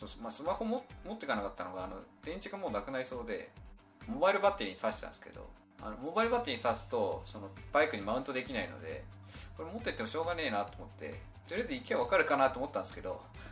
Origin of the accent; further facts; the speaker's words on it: Niigata, Japan; now in Osaka, Japan; あ、そうです。でまた新潟帰るかそのまま大阪帰っちゃうか迷ってて